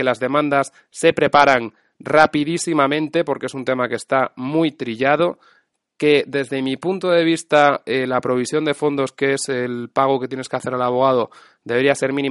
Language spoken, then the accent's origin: Spanish; Ciudad Real, Castilla-La Mancha, Spain; hay audiencias provinciales como la de Ciudad Real, mi tierra